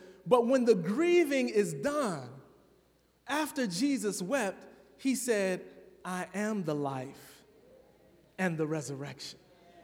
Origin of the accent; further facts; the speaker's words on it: Chicago, Illinois, United States; Now, the church I grew up in Chicago, Pentecostal church, we used to do something like on Tuesday nights and Friday nights when we had deliverance service